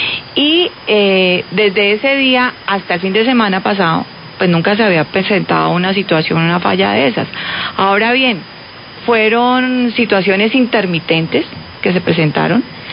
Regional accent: Popayán, Cauca, Colombia; uno de mis propósitos de estar aquí nuevamente en el Cauca es trabajar por mi tierra y por mi región

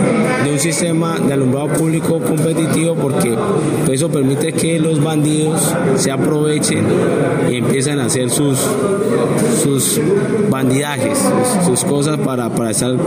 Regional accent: Buenos Aires Province, Argentina; si nosotros queremos como bonaerense un sistema de alumbrado público eficiente y competitivo

